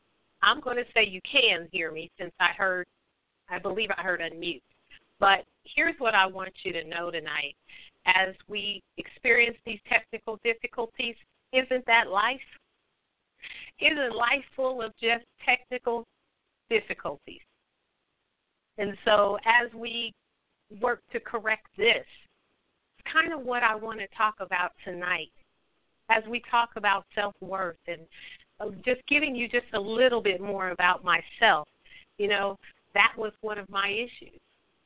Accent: Topeka, Kansas, United States; I hail from Topeka, Kansas, where I currently reside.

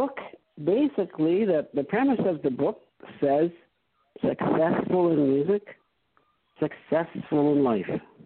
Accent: Toronto, Ontario, Canada; I'm from Toronto, and I've grown up here, you know, lived here all my life. You know, we have a, when I was young, growing up in Toronto, we were the only black family in our neighborhood

